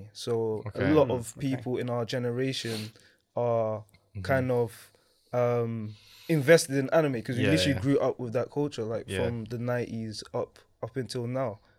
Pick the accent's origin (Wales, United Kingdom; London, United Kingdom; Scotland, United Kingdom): London, United Kingdom; born there; But I was born here in North London.